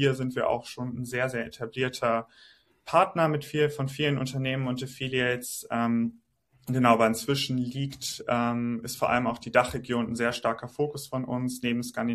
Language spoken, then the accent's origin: German; Krefeld, North Rhine-Westphalia, Germany; moved away as an adult; now in Stockholm, Sweden; 27 Jahre alt. Ursprünglich komme ich aus Krefeld, das liegt bei Düsseldorf, die vielleicht ein paar Leute kennen es, vielleicht auch nicht. Genau, lebe und arbeite aber in Stockholm in Schweden.